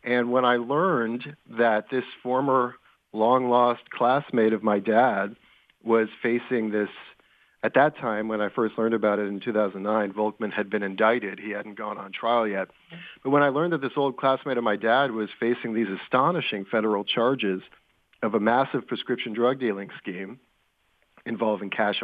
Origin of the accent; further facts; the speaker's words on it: Providence, Rhode Island, United States; I am indeed, calling you from my hometown.